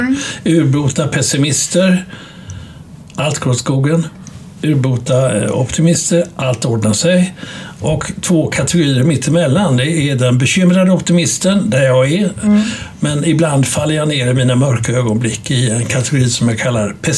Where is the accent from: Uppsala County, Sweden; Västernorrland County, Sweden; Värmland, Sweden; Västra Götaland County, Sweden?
Västra Götaland County, Sweden; Göteborg; Min hembygd Göteborg, min uppväxt där inte bara jag kommer ifrån utan också både pappa och mamma, i varje fall i närheten där.